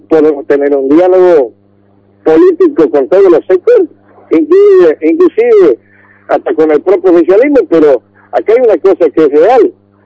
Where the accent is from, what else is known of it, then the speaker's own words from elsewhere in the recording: Tucumán, Argentina; Soy un tucumano que he recorrido muchísimo la provincia de Tucumán